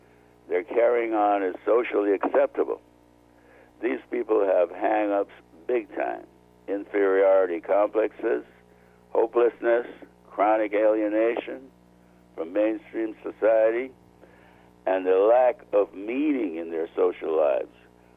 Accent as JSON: {"language": "English", "country": "United States", "tie": "born there", "said": "I was born here in the United States."}